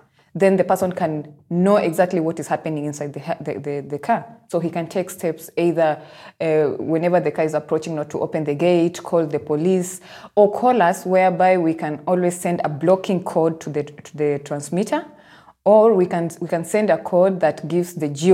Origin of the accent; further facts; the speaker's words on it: Nairobi, Kenya; I had this in mind whenever you're arriving home in Africa, and I am from Nairobi.